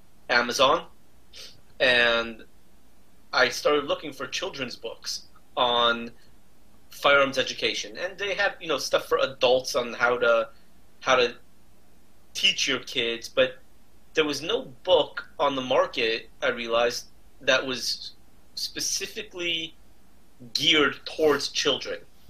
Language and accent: English; Los Angeles, California, United States; So I grew up in Los Angeles. And funny thing is, I grew up as a Jewish photographer in Los Angeles.